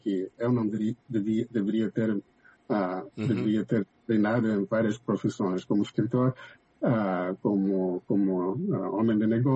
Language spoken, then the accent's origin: Portuguese; Mozambique; quando eu falava que eu sou de Moçambique